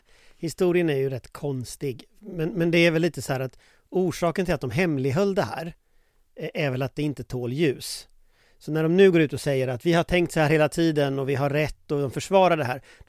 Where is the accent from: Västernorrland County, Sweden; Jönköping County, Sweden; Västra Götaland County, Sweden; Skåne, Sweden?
Västra Götaland County, Sweden; Gothenburg; Jag är från Göteborg.